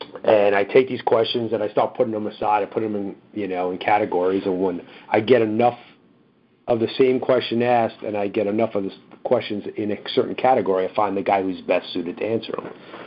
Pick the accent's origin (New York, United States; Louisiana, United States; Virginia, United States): New York, United States; Brooklyn; I'm from Brooklyn. We don't pay attention to grammar.